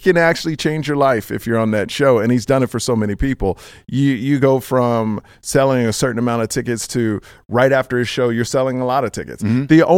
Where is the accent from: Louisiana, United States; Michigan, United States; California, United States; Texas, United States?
Texas, United States; Houston; Born and raised in Houston, Texas.